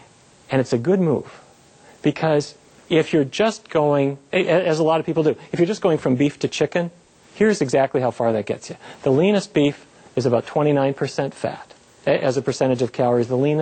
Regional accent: Fargo, North Dakota, United States; Now, we all really grew up with meat-based diets. I grew up in Fargo, North Dakota, and that was the only way we knew to eat.

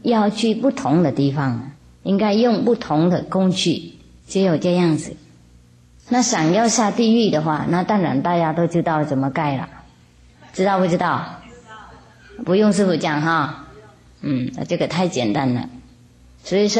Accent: China; 我们中国人假如说有一个传统啊

